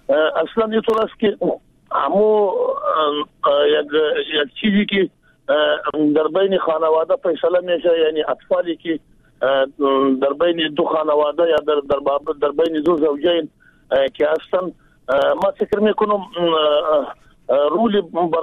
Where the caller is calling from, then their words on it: Jowzjan, Afghanistan; پشتون هستم از جوزیان.